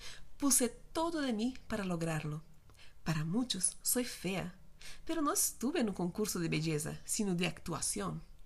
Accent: Brazil; now in Mexico; soy una brasileña que vive en México

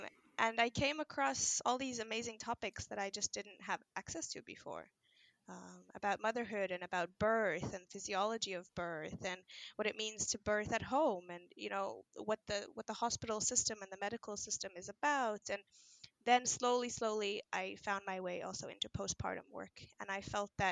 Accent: Israel; now in Finland; I'm originally from Israel, but I'm married to a Finn.

